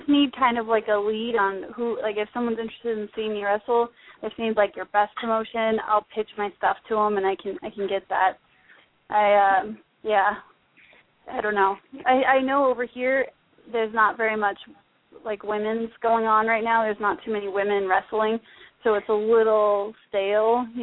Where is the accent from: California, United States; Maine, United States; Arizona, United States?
California, United States; I grew up in Orange County, California.